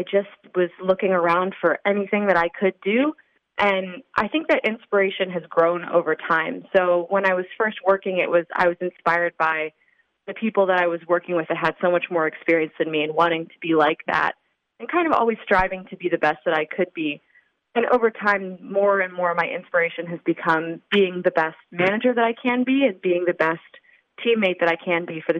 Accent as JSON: {"language": "English", "town": "Slippery Rock", "region": "Pennsylvania", "country": "United States", "said": "I am from the Slippery Rock area originally, and I came up to Erie to attend Mercyhurst University for my undergrad."}